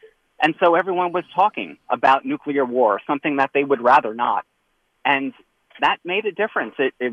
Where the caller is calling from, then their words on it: New York, United States; I'm not in Australia. I'm in the U.S. at the moment. I'm in New York.